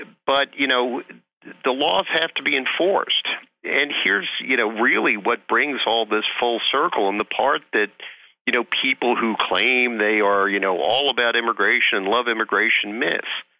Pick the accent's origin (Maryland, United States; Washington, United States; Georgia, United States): Maryland, United States; Baltimore; But there are a lot of kids in the inner city, and I'm from Baltimore.